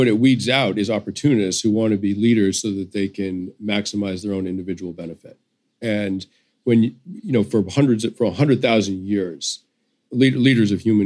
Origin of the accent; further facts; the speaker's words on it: United States; to me, as a journalist, as an American, doesn't really make sense.